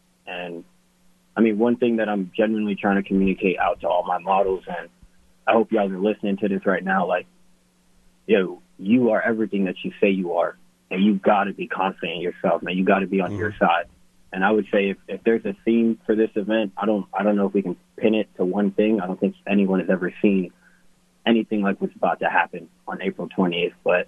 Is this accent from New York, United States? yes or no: yes; New York, United States; I am from Manhattan. I'm from Inwood in New York.